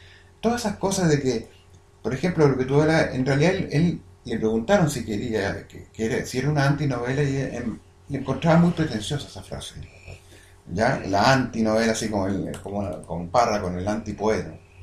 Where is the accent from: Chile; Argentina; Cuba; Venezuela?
Chile; moved away; also born or lived in Spain; yo justamente en esa época yo me fui a vivir a España, ¿ya? Como muchos chilenos y muchos amigos que estaban aburridos de la cosa